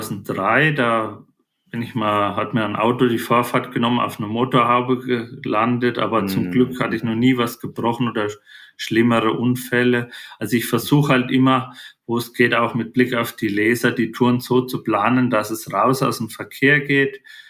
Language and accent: German; Germany; ich bin im Spessart aufgewachsen, am Fluss Main in der Mitte Deutschland